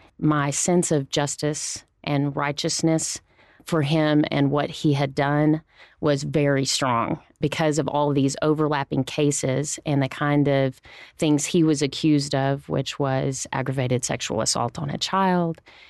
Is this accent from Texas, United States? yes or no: yes; Abernathy, Texas, United States; also born or lived in Lubbock; I was born in Lubbock. I grew up in Abernathy. I graduated from Abernathy High School and went on to Texas Tech